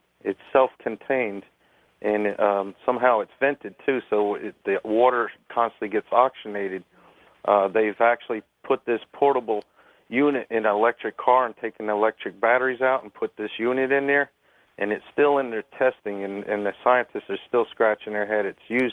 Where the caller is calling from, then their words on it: Georgia, United States; I'm calling from Georgia.